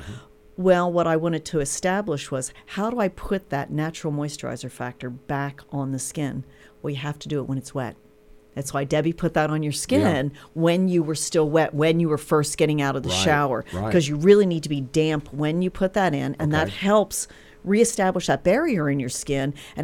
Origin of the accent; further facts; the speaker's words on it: East Coast, United States; now in Ozarks, United States; I grew up on the East Coast and did a lot of the work that I did for other companies out in the Los Angeles area.